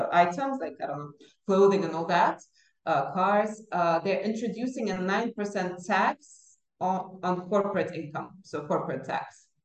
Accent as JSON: {"language": "English", "region": "Dubai", "country": "United Arab Emirates", "said": "when I was studying in Canada in 2004, 2008, I visited America, when I would tell people I'm from Dubai"}